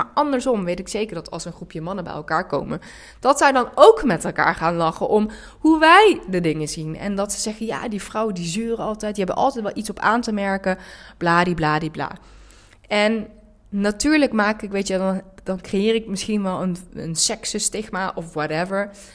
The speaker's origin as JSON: {"language": "Dutch", "town": "Nijmegen", "region": "Gelderland", "country": "Netherlands", "said": "Ik kom zelf uit Hatert, het is een achterstandswijk in Nijmegen. Ik was Turks."}